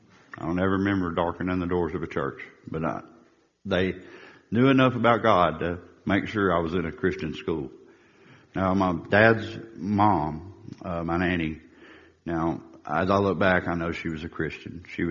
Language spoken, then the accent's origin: English; Birmingham, Alabama, United States; born there; I was born in Birmingham, Alabama.